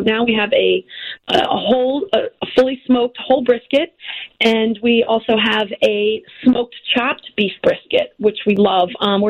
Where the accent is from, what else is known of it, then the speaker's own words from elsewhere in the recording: Virginia, United States; moved away as an adult; now in Chicago, United States; I started 12 years ago, being born and raised in Virginia, moved to Chicago 20 years ago